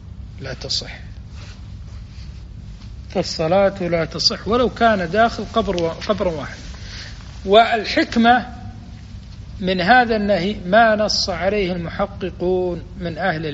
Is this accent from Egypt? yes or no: no; Kuwait; وفي المقبرة عندنا في الكويت في مقبرة